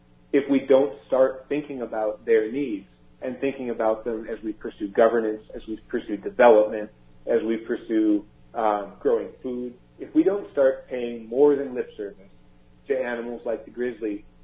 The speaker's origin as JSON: {"language": "English", "region": "Pacific Northwest", "country": "United States", "tie": "born or raised there", "said": "I grew up in the Northwest and have spent my working life here in the Rocky Mountain West."}